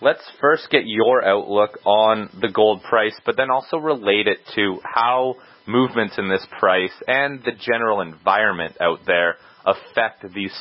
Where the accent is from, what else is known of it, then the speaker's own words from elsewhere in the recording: Vancouver, British Columbia, Canada; as a Canadian and living in Vancouver